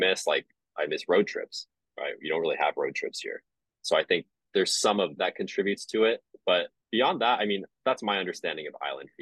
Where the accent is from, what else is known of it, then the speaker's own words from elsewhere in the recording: California, United States; You know, growing up in the Bay Area, I was always close to the water.